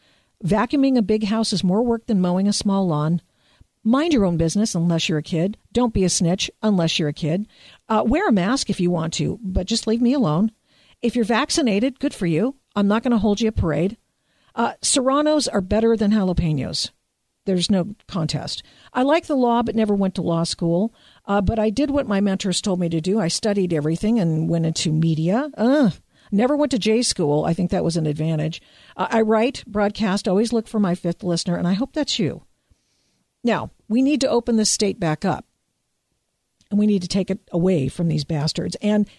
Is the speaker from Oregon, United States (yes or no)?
yes; Portland, Oregon, United States; I'm a PNW girl, UW grad. I grew up in Portland.